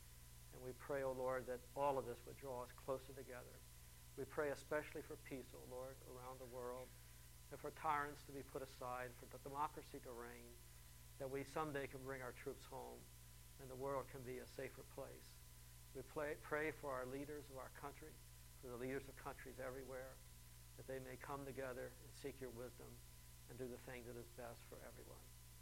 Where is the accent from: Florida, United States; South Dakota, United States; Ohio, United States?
Ohio, United States; we grew up with Larry in Walnut Hills